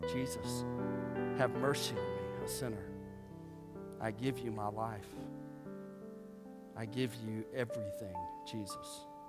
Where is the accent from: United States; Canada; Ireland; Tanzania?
United States; I love being an American. I love the freedom we have.